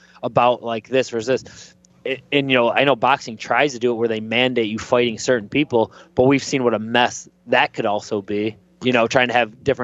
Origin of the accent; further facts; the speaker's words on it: Lewiston, New York, United States; now in Tampa, United States; I grew up in Western New York, where my parents still live. Lewiston, New York, beautiful little town.